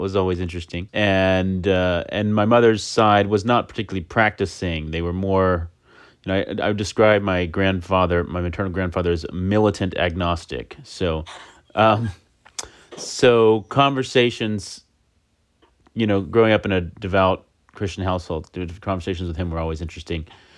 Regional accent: South Carolina, United States; I grew up in upstate South Carolina. My father's side of the family had been here for many generations and had been Southern Baptists

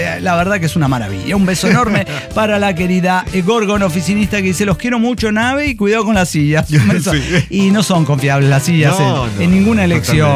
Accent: San Rafael, Mendoza, Argentina; era novedad en San Rafael Mendoza

